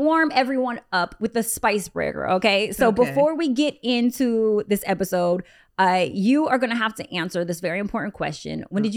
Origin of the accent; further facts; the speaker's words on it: San Diego, California, United States; which I'm from San Diego, so I already connected with like the show being a San Diego show